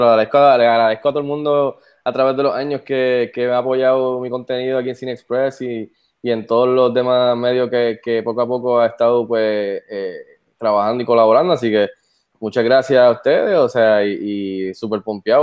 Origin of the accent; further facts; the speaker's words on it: Puerto Rico; Soy el segundo puertorriqueño en entrar.